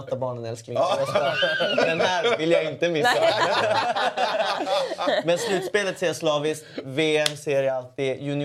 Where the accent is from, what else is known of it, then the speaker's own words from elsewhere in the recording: Norrland, Sweden; Jag är från Norrland, mycket vänner i Övik